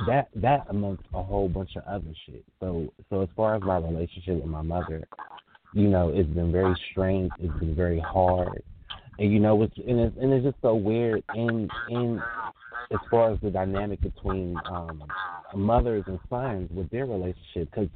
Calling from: Florida, United States; I'm calling from Florida.

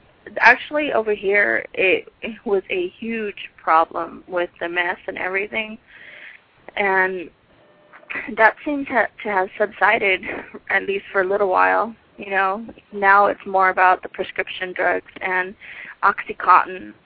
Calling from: San Diego, California, United States; I'm calling from San Diego, California.

